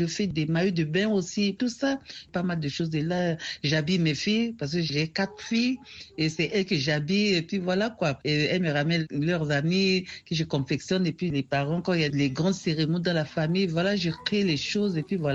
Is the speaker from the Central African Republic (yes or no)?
yes; Central African Republic; Il y a un très grand festival international de conte et de l'oralité chaque année chez nous en Centrafrique